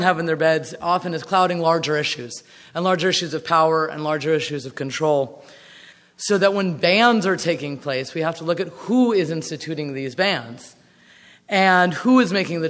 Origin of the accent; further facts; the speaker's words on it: United States; I'm originally from the States.